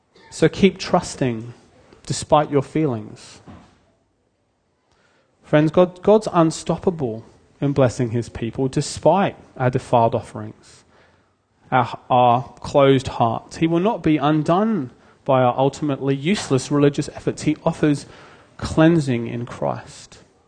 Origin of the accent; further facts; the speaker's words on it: United Kingdom; Sorry, I'm British, that's why that joke's funny.